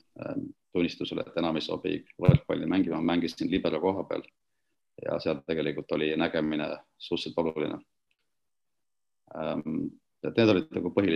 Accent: Viljandi, Viljandi County, Estonia; Ingliskeele baas, mida tulin Viljandist, ei olnud väga hea.

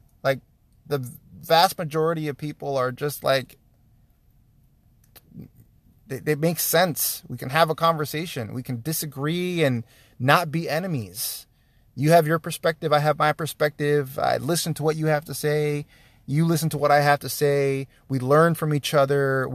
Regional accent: United States; But as an American, like, this is my country. This is my nation.

